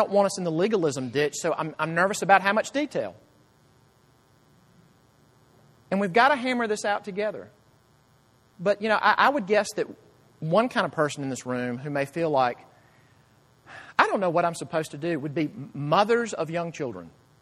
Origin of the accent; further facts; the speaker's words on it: Jackson, United States; I know I've told the story before, but when I was young, growing up in Jackson, one Sunday after church